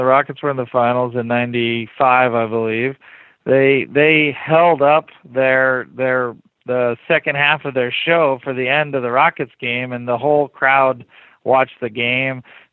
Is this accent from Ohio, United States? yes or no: yes; Ohio, United States; also born or lived in Wisconsin; I'm from rural Ohio. I was born in Wisconsin.